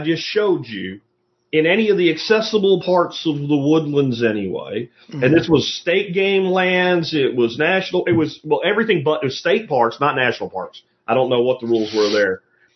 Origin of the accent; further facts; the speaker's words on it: Pennsylvania, United States; Now, where I grew up in Pennsylvania, it is a more temperate climate.